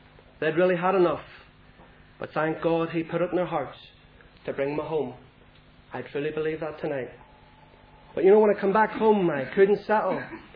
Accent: Lisburn, Northern Ireland, United Kingdom; I was brought up in Lisburn. Sent each week faithfully to a Sunday school in Belfast, and I do thank the Lord for those precious years of hearing the gospel.

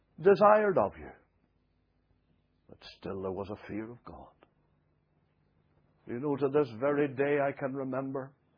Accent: Lisnaskee, Northern Ireland, United Kingdom; born or raised there

